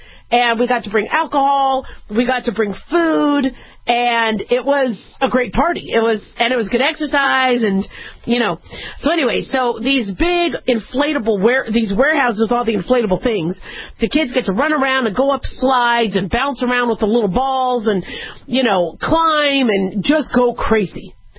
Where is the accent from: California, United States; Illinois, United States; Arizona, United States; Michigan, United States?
Arizona, United States; Phoenix; Now, mind you, I grew up in Phoenix, Arizona for most of my childhood. So there was a lot of cacti and not a lot of trees